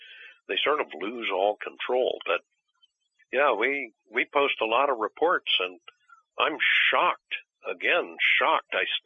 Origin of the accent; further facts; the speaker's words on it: Missouri, United States; born there; I was born in Missouri 61 years ago, the Show Me State, and so it's sort of a tradition for me.